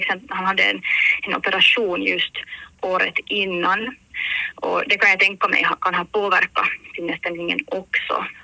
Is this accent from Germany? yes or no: no; Helsinki, Uusimaa, Finland; Jag kommer från Finland. Jag bor i Helsingfors och här är jag också uppvuxen.